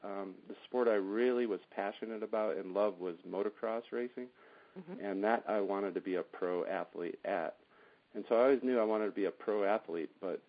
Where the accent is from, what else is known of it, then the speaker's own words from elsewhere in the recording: Midwest, United States; And growing up in the Midwest, it's like we get to ski, but we don't get kind of overdone on it